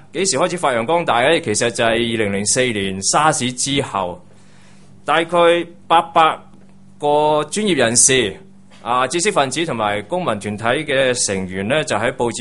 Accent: Hong Kong; 都不可能影响我作为一个香港人的身份。

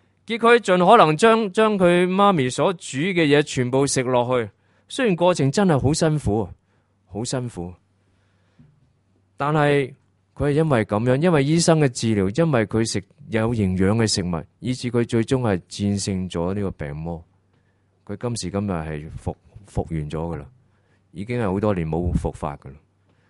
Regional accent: Hong Kong; 我知道香港人很忙的，我知道，我真的很明白的，我都是香港人嘛

